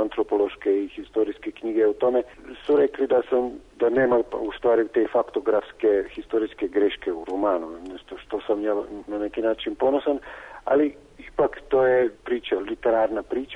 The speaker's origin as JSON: {"language": "Croatian", "town": "Murska Sobota", "region": "Mura", "country": "Slovenia", "tie": "born or raised there", "said": "a u Mursku Sobotu, u moj rodni grad, manje od 10"}